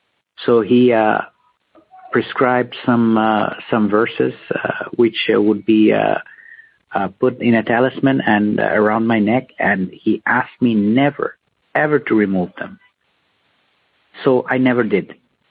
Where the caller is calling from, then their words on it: Bangladesh; I'm calling from Bangladesh.